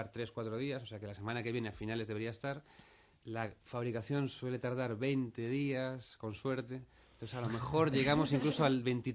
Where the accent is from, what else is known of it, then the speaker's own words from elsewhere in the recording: Galicia, Spain; now in Madrid, Spain; yo me siento muy de Madrid también, pero sí, soy profundamente gallego también